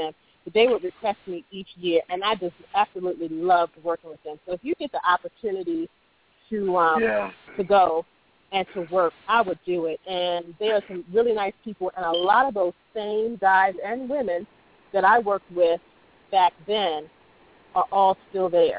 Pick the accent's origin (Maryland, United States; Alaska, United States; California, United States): Maryland, United States; Baltimore; Back in the day, I'm from Baltimore, and back in the day when, they, you know, they still have the Preakness now, but when the Preakness was coming to Baltimore, I would work a lot with ESPN.